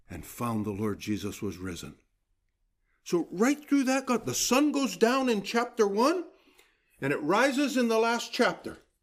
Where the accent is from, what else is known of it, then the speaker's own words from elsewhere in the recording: United States; Okay, that's a paint company down here in the States. I grew up in the States.